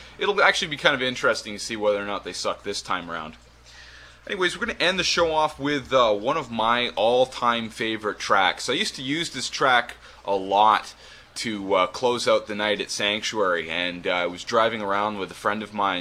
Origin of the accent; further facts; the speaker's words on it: Toronto, Ontario, Canada; They'll be playing in Toronto, my hometown, next Saturday, a week from today